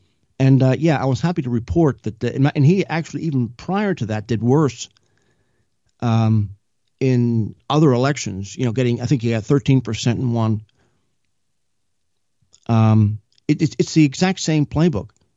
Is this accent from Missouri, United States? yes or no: no; New York, United States; I mean, I grew up, you know, because I'm from the New York area with news reports about him